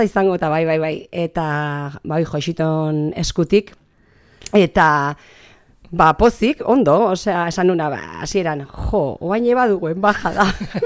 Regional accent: Lezo, Basque Country, Spain; nik nire haurtzaroa eramaten hau, batez ere kokatzen dut etxean, Lezotin

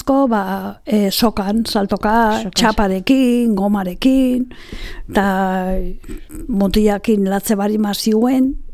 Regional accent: Zestoa, Basque Country, Spain; born there; Iraetan, ila inork ez dut ezautzen nun dagoen.

